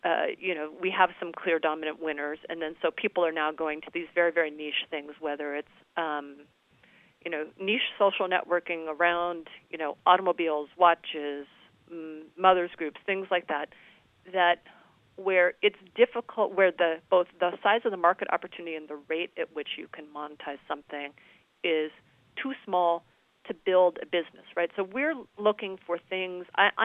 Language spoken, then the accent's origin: English; Long Beach, California, United States; So I'm just a … Actually, I'm from Long Beach, California.